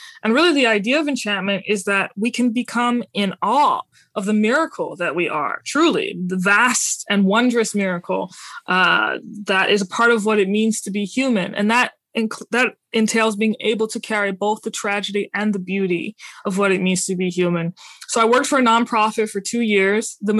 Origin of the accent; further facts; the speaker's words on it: New Orleans, Louisiana, United States; So basically, I grew up in New Orleans, and I grew up in a very atypical Christian family.